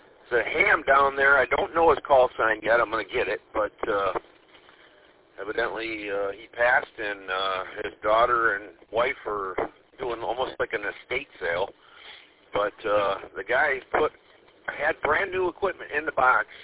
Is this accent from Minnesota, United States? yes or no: no; Grand Blanc, Michigan, United States; I'm from Grand Blanc, but heading your way this morning.